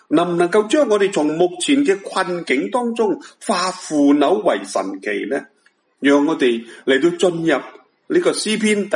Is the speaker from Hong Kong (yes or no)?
yes; Hong Kong; 今天我们香港人面对这个肺炎疫症，也都陷于困难的一个的处境里面